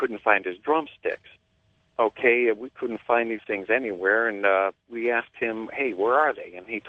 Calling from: Akron, Ohio, United States; I'm calling from Akron, Ohio.

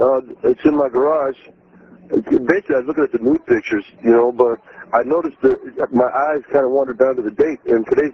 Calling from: Yellowknife, Northwest Territories, Canada; I'm calling from Yellowknife, Canada.

